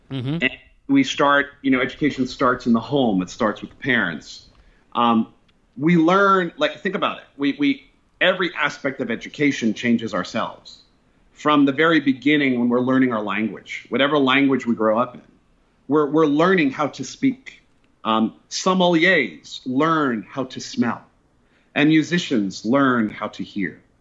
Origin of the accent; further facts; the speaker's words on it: Brooklyn, New York, United States; also born or lived in Bronx / Queens / Long Island; So I was born in Brooklyn, and really am an old New Yorker. And I spent a significant amount of time in the Bronx, Queens, Long Island.